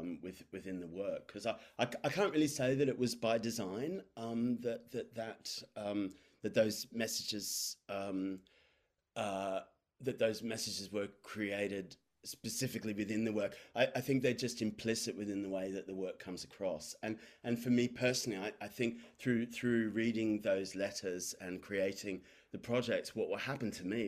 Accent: Sydney, New South Wales, Australia; moved away as an adult; now in London, United Kingdom; I mean, I grew up in Sydney, but I've been living in London now for the last 27 years.

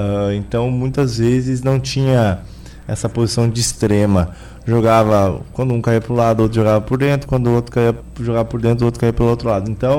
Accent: Rio Grande do Sul, Brazil; Eu sou do Rio Grande do Sul, né? Natural de Alegria, uma cidade muito pequena lá, interior do estado.

